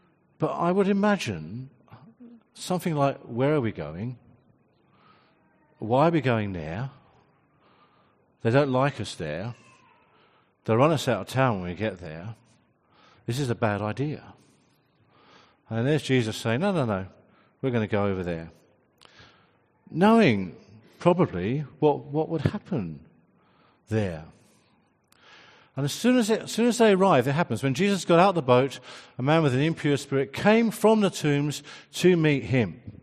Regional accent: England, United Kingdom; I don't think as an English person I can get away with saying salvos. I just can't get the right intonation.

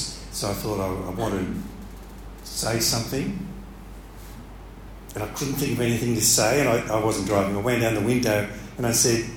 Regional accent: Brisbane, Queensland, Australia; in my 20s, when I grew up in Brisbane

